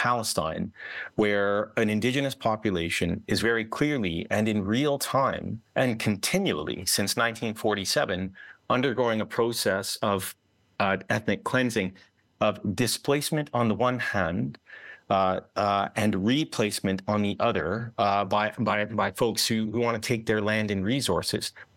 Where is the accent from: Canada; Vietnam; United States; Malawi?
Canada; And in fact, as a Canadian, we have undergone very much the same